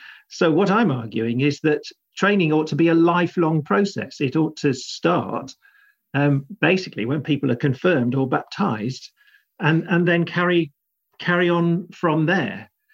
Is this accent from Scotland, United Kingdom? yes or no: no; South East England, United Kingdom; So I grew up in South Buckinghamshire, just sleepy commuter village territory.